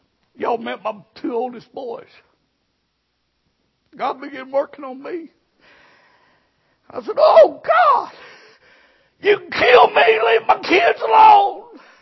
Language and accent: English; Texas, United States; Where I'm from in Texas, I was born in Lampasas County, had the Taylors.